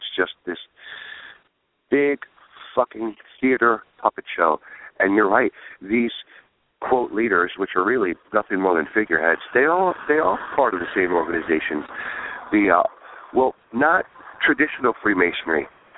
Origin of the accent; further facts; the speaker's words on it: New York, United States; the Pope came to my home state, New York.